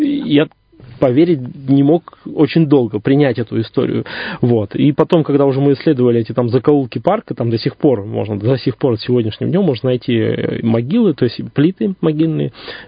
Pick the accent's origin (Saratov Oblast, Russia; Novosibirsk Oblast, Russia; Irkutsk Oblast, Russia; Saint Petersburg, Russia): Irkutsk Oblast, Russia; Irkutsk; и я, как иркутянин, начинающий тогда, его видел как парк.